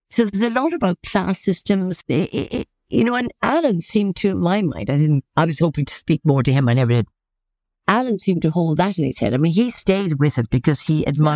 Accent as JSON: {"language": "English", "country": "Ireland", "said": "The book I wanted to write was about how I, being Irish, began to understand Shakespeare"}